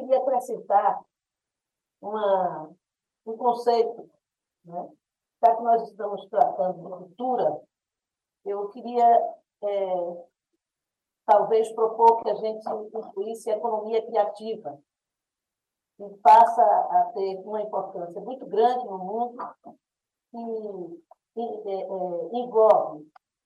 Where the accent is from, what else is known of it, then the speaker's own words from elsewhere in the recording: Bahia, Brazil; na Bahia um campus, que é o campus dos Malês, lá na minha terra e na terra do nosso líder, Antônio Brito